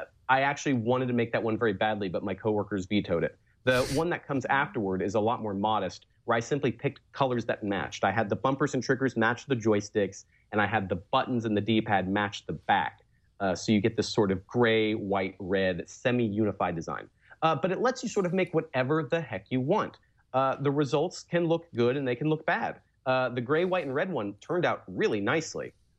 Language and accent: English; Ireland; because I'm an Irishman